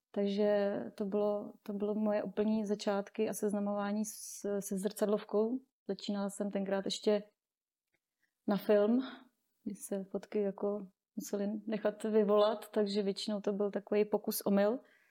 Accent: Choceň, Pardubice Region, Czechia; Jsem z Chocně, kde působím, ale svatby fotím víceméně po celé České republice.

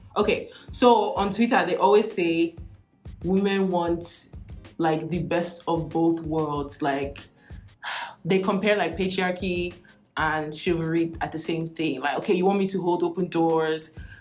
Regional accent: Nigeria; because I'm Nigerian, so I'll speak on Nigerian women.

